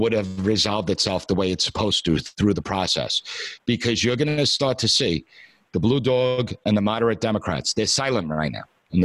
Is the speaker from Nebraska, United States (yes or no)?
no; New York, United States; I'm from New York. They reelected de Blasio twice.